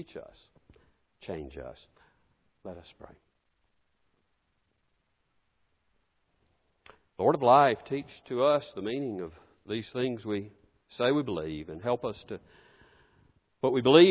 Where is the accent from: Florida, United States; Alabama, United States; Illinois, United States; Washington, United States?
Alabama, United States; Birmingham; in my hometown, when I was a little boy, Martin Luther King comes to Birmingham